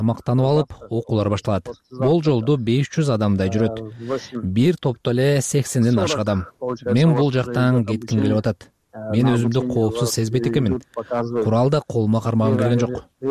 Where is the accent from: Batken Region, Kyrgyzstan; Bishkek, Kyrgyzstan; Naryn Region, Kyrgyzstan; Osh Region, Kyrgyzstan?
Osh Region, Kyrgyzstan; Osh; Мен өзүм Ошто төрөлүп өскөм. 3 жашымдагы Оштогу балдар үйүнө түшкөн экенмин.